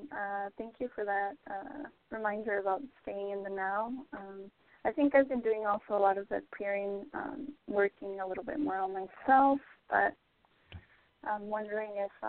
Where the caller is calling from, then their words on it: California, United States; from California.